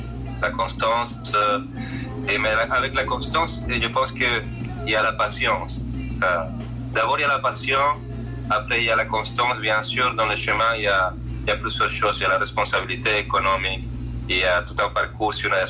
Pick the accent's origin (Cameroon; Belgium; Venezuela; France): Venezuela; Maracaibo, Zulia; French is a second language; moved away; je suis né au Maracaibo, Venezuela. c'est une ville très très chaude en Amérique du Sud.